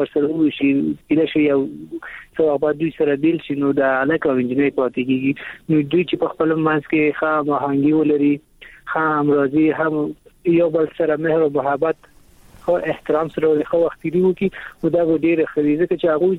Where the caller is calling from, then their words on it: Kabul, Afghanistan; د کابل ولایت څخه مې اړیکې نیولې